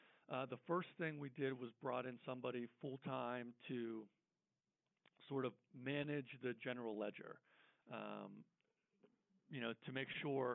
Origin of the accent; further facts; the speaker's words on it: Pittsburgh, Pennsylvania, United States; now in Atlanta, United States; So I came down. I'm from Pittsburgh originally, but I came down to Atlanta.